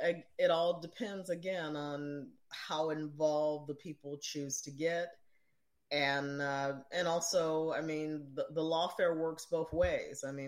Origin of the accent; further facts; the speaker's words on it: Chicago, Illinois, United States; Grew up in Chicago, Illinois. So talk about machine politics.